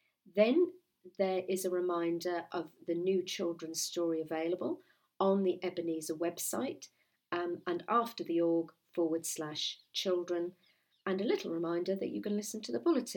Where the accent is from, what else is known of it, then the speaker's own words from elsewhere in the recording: Mexico; from Mexico.